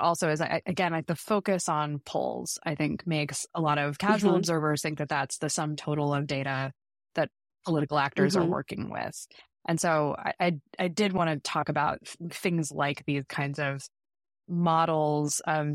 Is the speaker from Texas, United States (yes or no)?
no; Portland, Oregon, United States; I'm originally from Portland.